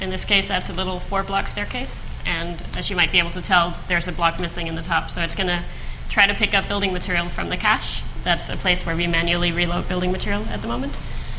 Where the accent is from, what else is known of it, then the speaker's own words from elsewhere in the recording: Denmark; I'm from Denmark.